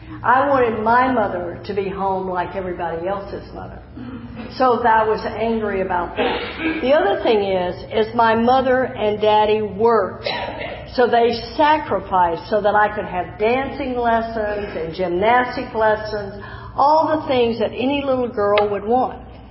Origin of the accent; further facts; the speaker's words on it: Texas, United States; also born or lived in California / Washington; now in Jacksonville, United States; Now, since I've moved to the South, in Jacksonville, I grew up in Texas. Since I'm in Florida now, when I was living in California and Washington State